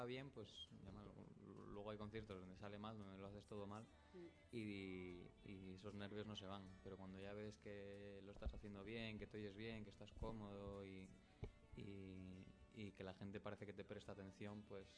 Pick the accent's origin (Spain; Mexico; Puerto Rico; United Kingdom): United Kingdom; England; Spanish is a second language; es que soy inglés